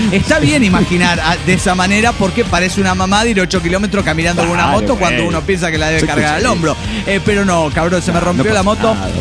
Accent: Coatzacoalcos, Veracruz, Mexico; de Coatzacoacos.

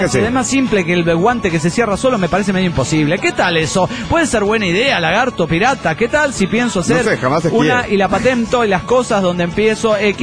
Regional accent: Monterrey, Nuevo León, Mexico; de Monterrey Nuevo León, México.

